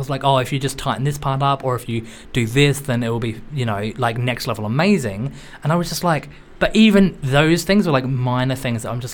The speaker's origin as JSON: {"language": "English", "country": "Australia", "said": "I'm Australian."}